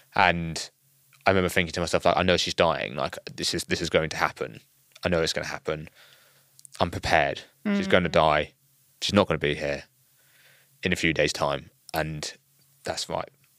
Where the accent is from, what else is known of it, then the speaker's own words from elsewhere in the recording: United Kingdom; that's kind of where we as British people explain where they are.